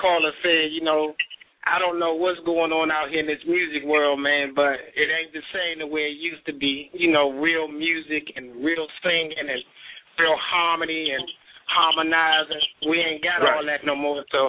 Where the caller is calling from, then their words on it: Washington, District of Columbia, United States; Washington, D.C.